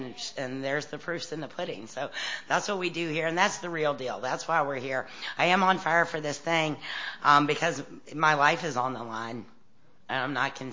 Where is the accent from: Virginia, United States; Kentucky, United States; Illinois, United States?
Kentucky, United States; I say I'm from Kentucky. We got bourbon, beautiful horses, and fast women.